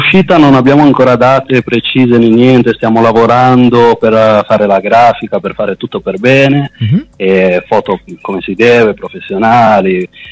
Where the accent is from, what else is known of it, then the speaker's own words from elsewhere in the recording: La Spezia, Liguria, Italy; also born or lived in Guadalajara, Mexico; io sono italo-messicano, sono nato in Messico, a Guadalajara, e poi sono cresciuto qua in Italia, a Spezia, girato un po' l'Italia con i genitori adottivi